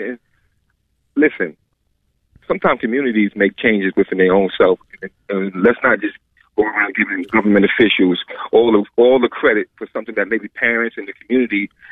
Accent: New York, United States; I'm from New York. I grew up my whole life in New York.

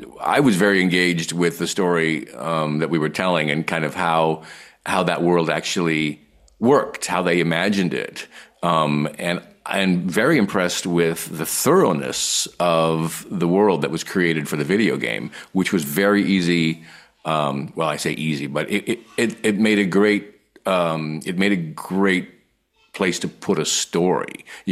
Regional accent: Pacific Northwest, United States; We just talked about life and he grew up in the Northwest. I grew up in the Northwest. We had shared experiences.

